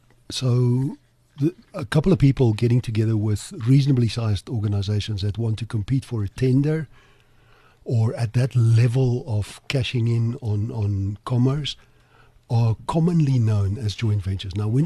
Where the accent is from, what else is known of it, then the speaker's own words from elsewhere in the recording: United States; I grew up in business in America